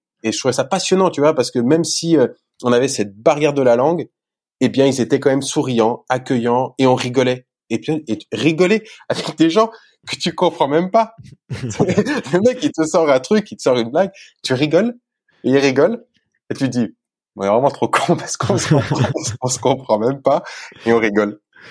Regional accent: Melbourne, Victoria, Australia; Je suis de Melbourne.

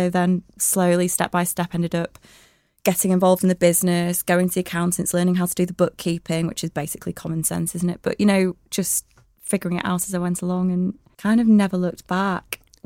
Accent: Blackburn, North West England, United Kingdom; now in Manchester, United Kingdom; When I came to Manchester from Blackburn is where I'm from and it's always going to be home

